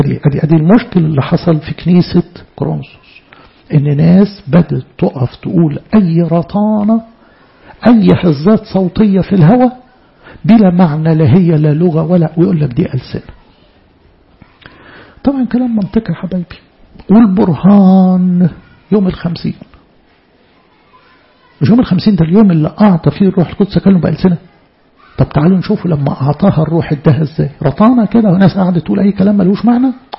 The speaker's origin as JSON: {"language": "Arabic", "country": "Egypt", "said": "احنا كمؤمنين مصريين"}